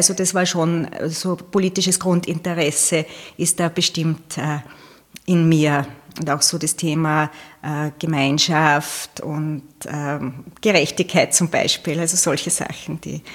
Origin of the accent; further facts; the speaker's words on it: Leoben, Styria, Austria; ich habe die ersten 2 Lebensjahre in Leoben dann verbracht. Und dann ist es immer den Bergwerken hinterhergegangen. Das heißt, die Kindergartenzeit war dann in Mühlbach am Hochkönig und die Volksschulzeit in Buch bei Jembach in Tirol.